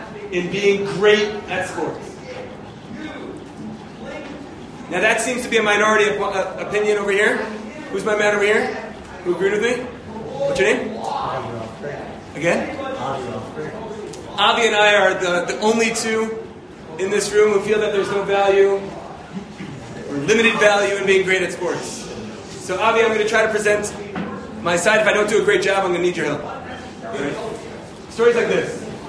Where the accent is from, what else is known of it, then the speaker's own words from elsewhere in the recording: Albany, New York, United States; I grew up in Albany, New York.